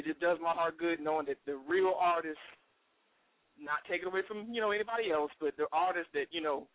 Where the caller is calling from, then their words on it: Washington, District of Columbia, United States; Yo, what's up? … I'm calling from Washington, D.C.